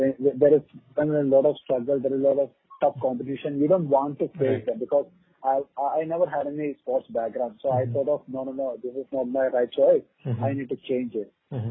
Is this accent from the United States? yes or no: no; Kerala, India; because I'm from Kerala, and Kerala is not really good for hockey.